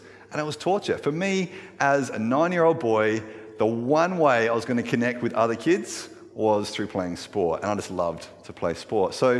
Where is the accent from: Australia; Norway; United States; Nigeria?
Australia; Ulverstone, Tasmania; also born or lived in Adelaide; partway through year five, I moved with my family from Adelaide to Tasmania, to a little town called Ulverston.